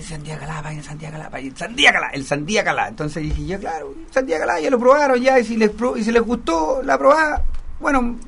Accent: Paine, Santiago Metropolitan Region, Chile; Yo nací allá, nací en Paine, nunca me he movido de allá. Y bien, es bien guasa, es una comuna muy rural.

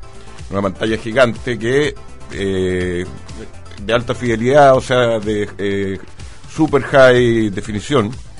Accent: Chile; con 25.000 brasileños y éramos como 500 chilenos.

